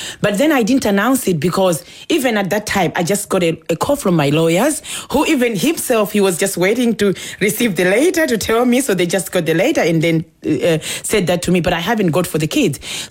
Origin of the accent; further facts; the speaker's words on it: Ireland; I'm an Irish woman. I have to do justice to my country.